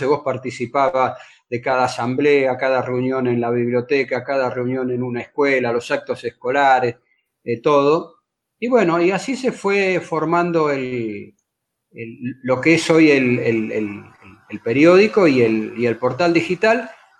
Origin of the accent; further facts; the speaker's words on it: Buenos Aires, Argentina; born there; por ahí conozco el barrio, nací acá en Villa Pueyrredón